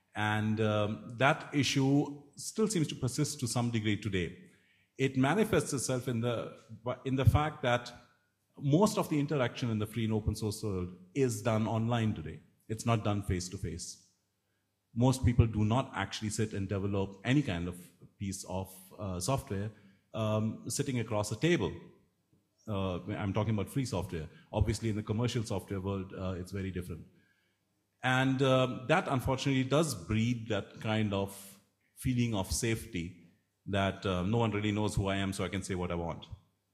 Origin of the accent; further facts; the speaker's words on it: India; English is a second language; I come from India. You should see our software industry.